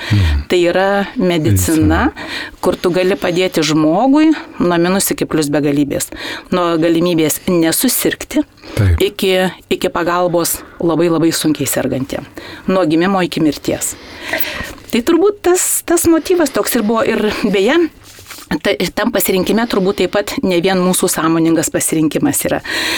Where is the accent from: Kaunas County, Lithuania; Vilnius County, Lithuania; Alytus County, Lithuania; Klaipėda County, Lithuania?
Kaunas County, Lithuania; Prienai; born or raised there